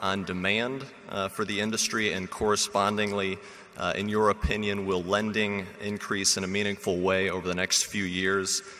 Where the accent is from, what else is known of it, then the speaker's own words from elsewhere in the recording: Chicago, Illinois, United States; I'm from Chicago, Illinois.